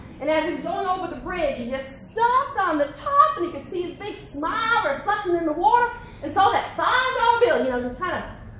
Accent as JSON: {"language": "English", "country": "United States", "said": "we're from DeSoto County."}